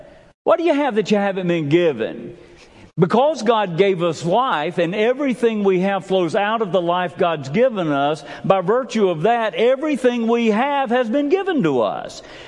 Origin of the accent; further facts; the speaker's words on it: Sylvester, Georgia, United States; I grew up in Sylvester, Georgia. Peggy grew up in Doe Run, Georgia, and so we have deep South Georgia roots